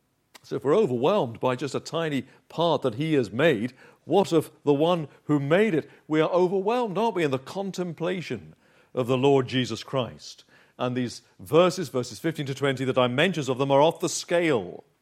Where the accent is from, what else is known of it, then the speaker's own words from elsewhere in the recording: Uxbridge, London, United Kingdom; I grew up in Uxbridge. And it's the end of the Metropolitan and the Piccadilly line.